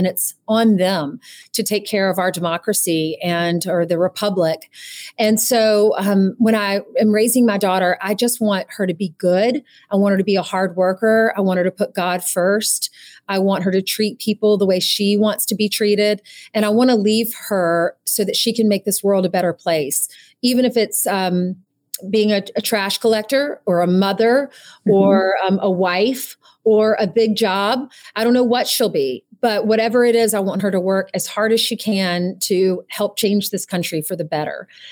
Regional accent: South Carolina, United States; I grew up in South Carolina and wanted to be on, I would watch the Oscars and just cry.

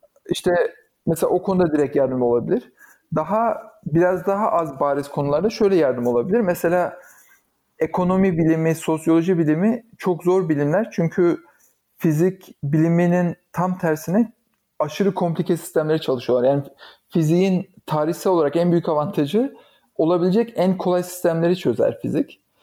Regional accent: Dinar, Afyonkarahisar, Turkey; also born or lived in İzmir; Ben yani İzmir'de doğdum ama hemen yani daha çok küçükken, 2 yaşındayken falan biz taşındık. Ben aslında ilkokula Afyon'da bile değil, Afyon'un ufak bir ilçesinde gittim. Dinar diye bir ilçesi vardı. Deprem sayesinde biliniyor olabilir. Hatta biz de deprem yüzünden ayrıldık.

